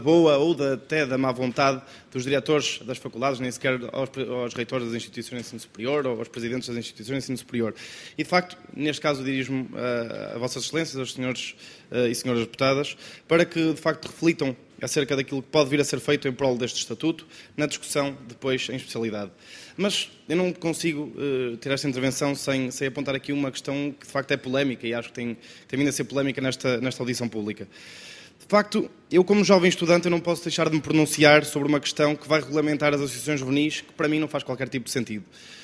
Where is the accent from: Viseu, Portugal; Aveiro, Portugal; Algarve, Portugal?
Viseu, Portugal; Lamego; eu sou de Lamego, sou do interior do país